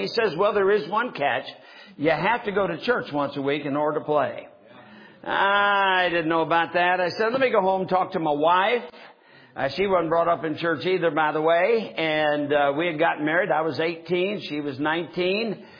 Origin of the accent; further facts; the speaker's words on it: Michigan, United States; But I was brought up in Michigan. I was born in Michigan, as a matter of fact, just 7 days after Brother Green, as he mentioned.